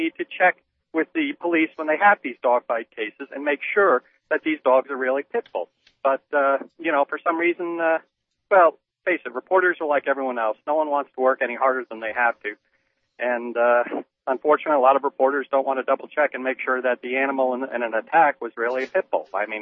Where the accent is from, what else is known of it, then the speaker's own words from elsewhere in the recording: Tampa, Florida, United States; but I'm from Tampa. I've worked for the media for most of my adult life.